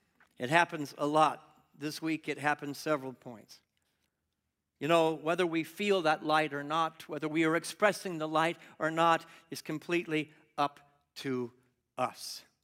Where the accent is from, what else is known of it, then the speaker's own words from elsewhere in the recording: California, United States; I'm a Californian, and I remember the moment that Arnold Schwarzenegger was elected to the governorship